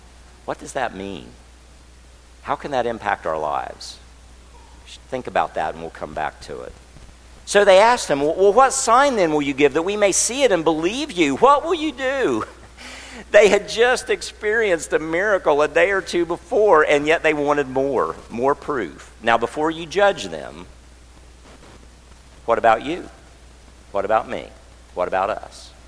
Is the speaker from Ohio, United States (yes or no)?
no; Kaiser, West Virginia, United States; born there; I'm a native West Virginian. I was born in Kaiser, West Virginia. So I'm one of these weird people that I got mountaineer blood running in me.